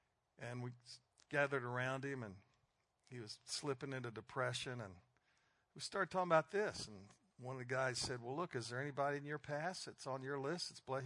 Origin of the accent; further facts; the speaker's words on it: Alabama, United States; I own a pickup truck and I'm from Alabama.